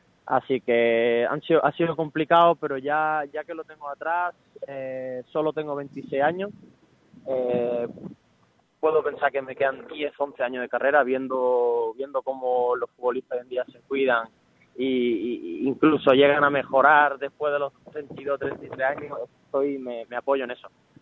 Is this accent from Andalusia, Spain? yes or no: yes; Málaga, Andalusia, Spain; yo soy de aquí, yo soy del Málaga